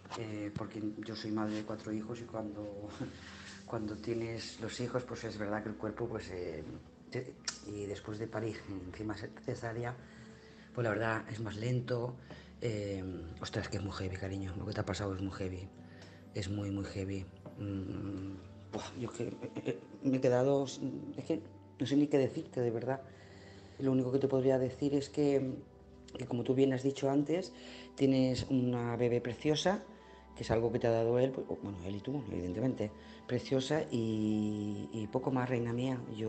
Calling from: Lloret de Mar, Catalonia, Spain; de Lloret de Mar.

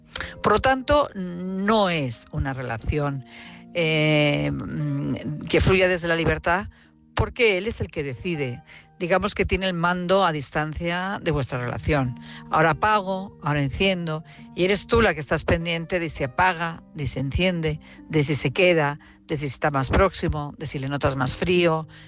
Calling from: Madrid, Community of Madrid, Spain; de Madrid.

